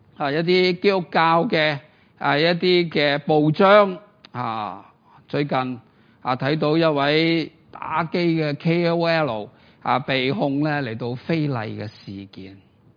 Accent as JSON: {"language": "Cantonese", "country": "Hong Kong"}